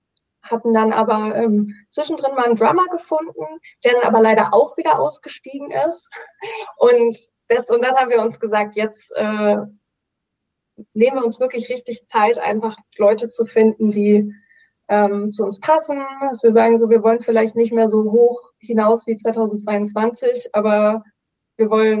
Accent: Brandenburg, Germany; weil die kommt ja aus meinem kleinen Dorf in Brandenburg, wo ich aufgewachsen bin.

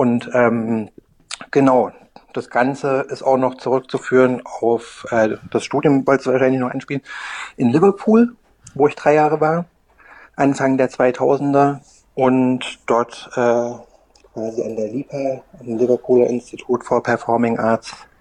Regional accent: Berlin, Germany; born there; also born or lived in Erfurt / Bavaria / Oldenburg; ich bin ja eigentlich Berliner gebürtiger, habe aber auch lange Zeit in Erfurt gewohnt. Vorher auch in Bayern und in Oldenburg, also ein bisschen rumgekommen in Deutschland

